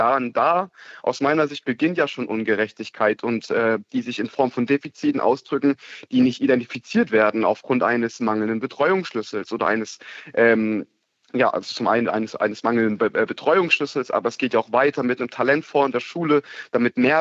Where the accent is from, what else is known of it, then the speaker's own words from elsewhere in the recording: Kaiserslautern, Rhineland-Palatinate, Germany; kam ich direkt just im Anschluss in die Enobhutnahme in die Einrichtung nach Bad Fischbach-Burgalben, also etwa 35 Kilometer entfernt von Kaiserslautern, meiner Heimatstadt, und bin danach ins SOS Kinderdorf nach Kaiserslautern gekommen, wo ich dann 5 Jahre meines Lebens dort verbringen durfte